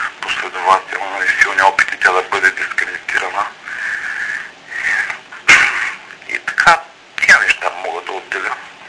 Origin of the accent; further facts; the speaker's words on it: Sevlievo, Gabrovo Province, Bulgaria; аз съм от Севлиево